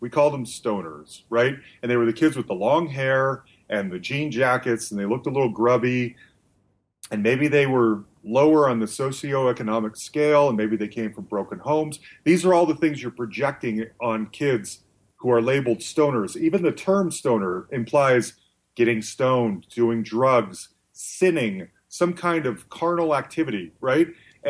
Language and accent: English; Salt Lake City, Utah, United States; So growing up, I grew up in Salt Lake City, Utah. I grew up Mormon. Everyone else is mostly Mormon.